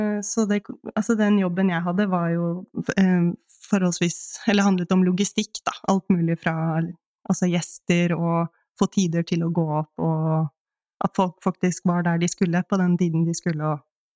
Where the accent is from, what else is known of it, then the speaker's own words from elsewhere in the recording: Asker, Akershus, Norway; moved away as an adult; also born or lived in Canada; I Kanada, og så når jeg var 6 år så flyttet vi tilbake til Norge. Vokste opp på Nesbru I Asker.